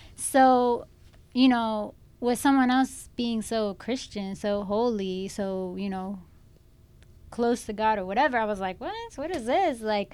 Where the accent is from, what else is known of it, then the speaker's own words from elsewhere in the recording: Lakeland, United States; Yeah. So I'm from Lakeland originally.